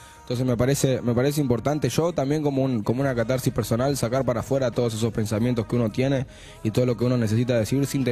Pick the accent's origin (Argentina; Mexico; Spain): Argentina; Buenos Aires; ni que soy de La Boca, ni que claro. soy de la Comuna 4. Yo soy latinoamericano ante el mundo.